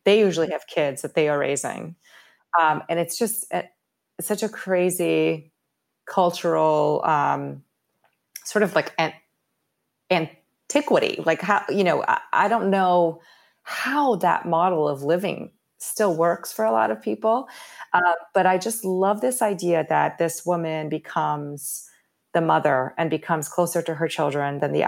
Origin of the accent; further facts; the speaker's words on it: Rio de Janeiro, Brazil; And I grew up in Rio.